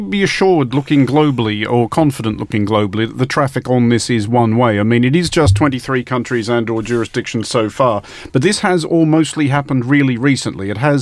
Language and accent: English; Australia; Although, as an Australian, I am going to remind my nation